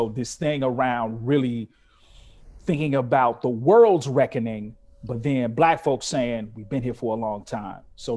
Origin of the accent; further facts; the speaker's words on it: Chicago, Illinois, United States; I'm born and raised in Chicago, I'm almost 50 years old.